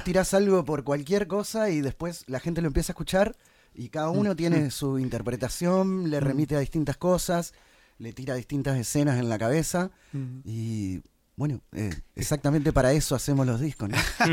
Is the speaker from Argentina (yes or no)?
yes; Argentina